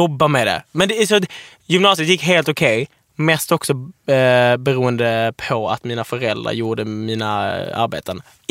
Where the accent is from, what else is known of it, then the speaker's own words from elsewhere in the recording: Svedala, Skåne, Sweden; Jag är från Svedala. Det är lite 20 minuter från dig.